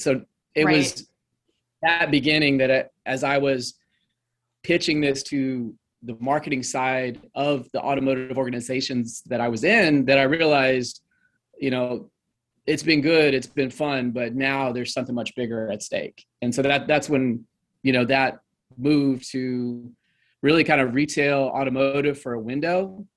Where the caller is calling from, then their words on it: Houston, Texas, United States; Houston, Texas.